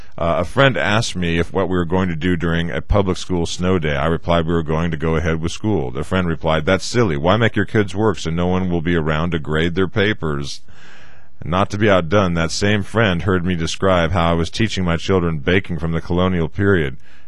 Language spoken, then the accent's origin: English; California, United States; You know, I'm from the West and the South, the true South, as we know, Southern California